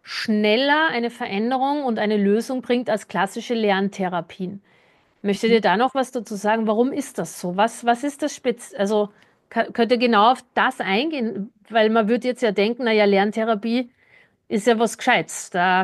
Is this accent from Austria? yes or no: yes; Austria; Es ist ja, ich komme aus Österreich.